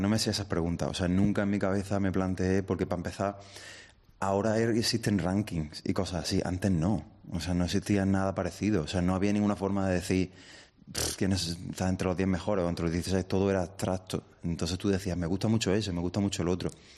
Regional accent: Lucena, Andalusia, Spain; moved away as an adult; also born or lived in Granada; Soy de Lucena, de Córdoba, eso es. Y ya con 18, cuando acabé la ESO y fui a estudiar a Granada

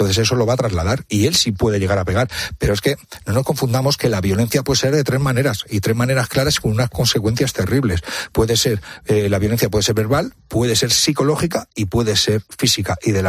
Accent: Madrid, Community of Madrid, Spain; Ese carabanchel profundo de los 80, yo soy del Terciotelol, que era un auténtico mercado de la droga

